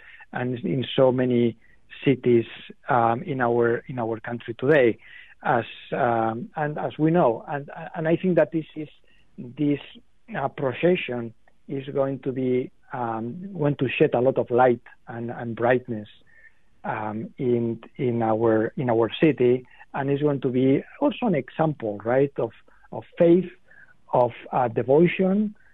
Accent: Spain; I'm from Spain originally, so I grew up with Eucharistic processions

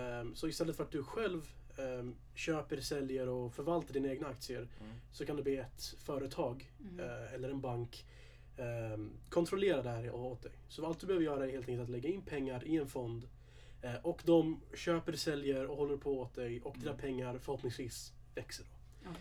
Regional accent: Södertälje, Stockholm County, Sweden; also born or lived in Iraq; now in Borås, Sweden; Jag föddes i Irak, om det är det du tänker på. Flyttade till Södertälje när jag var 5-6 och nu bor jag i Borås. Pluggar där.

